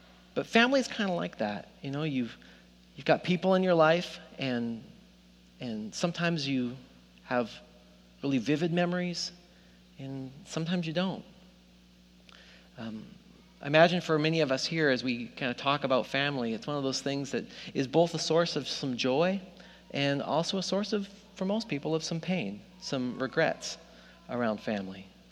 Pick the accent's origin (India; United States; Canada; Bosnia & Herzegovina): Canada; Nelson, British Columbia; I grew up in Nelson, B.C.